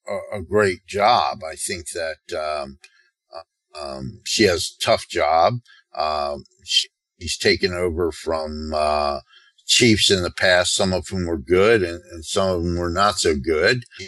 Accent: New Jersey, United States; And I said, well, I was raised in North New Jersey, and we all did this.

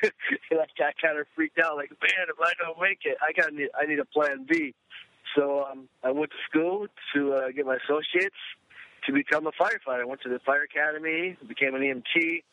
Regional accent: Michigan, United States; moved away as an adult; now in California, United States; Actually, you know, I moved out here to California when I was 18 from Michigan for music.

